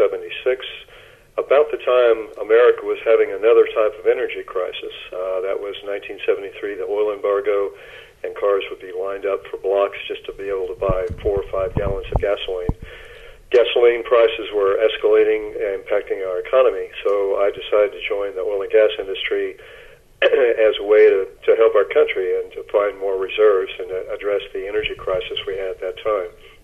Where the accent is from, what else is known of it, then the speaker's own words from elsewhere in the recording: Oklahoma, United States; born there; Well, originally I was born in Oklahoma